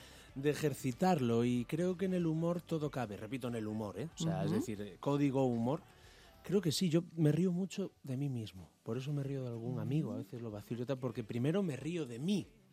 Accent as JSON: {"language": "Spanish", "town": "Ferrol", "region": "Galicia", "country": "Spain", "said": "Y digo, pero si soy de Ferrol, ¿qué flamenco te voy a dar?"}